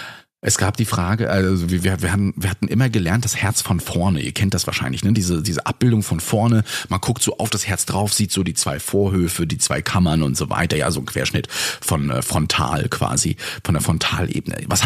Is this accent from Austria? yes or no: no; Bavaria, Germany; Und ich bin ja auch in Franken aufgewachsen, 11 Jahre.